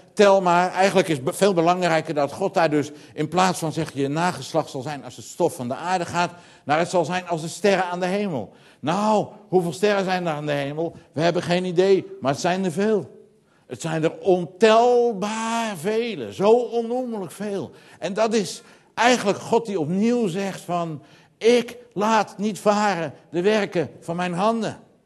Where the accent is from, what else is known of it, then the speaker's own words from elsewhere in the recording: North Holland, Netherlands; now in Sliedrecht, Netherlands; Dat is ook in Sliedrecht nog nodig. Weet je, bij ons in Noord-Holland helemaal, daar gaat bijna niemand meer naar de kerk.